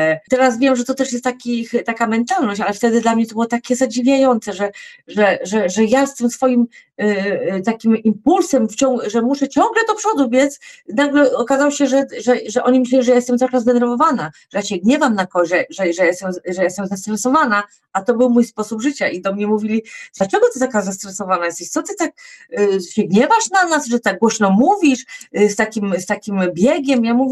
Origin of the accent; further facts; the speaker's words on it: Legnica, Lower Silesian Voivodeship, Poland; moved away as an adult; pochodzę z Legnicy, z Dolnego Śląska, pracowałam też w Warszawie, pracowałam we Wrocławiu, ale mieszkałam w Legnicy